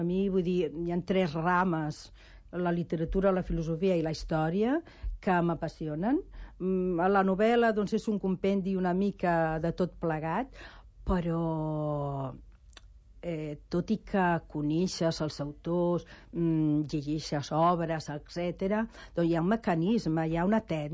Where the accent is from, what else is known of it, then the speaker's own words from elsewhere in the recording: Castile and León, Spain; born there; also born or lived in Catalonia; els meus avantpassats són tots del Bierzo, i a mi també vaig néixer al Bierzo, i cada any hi vaig, com a mínim una vegada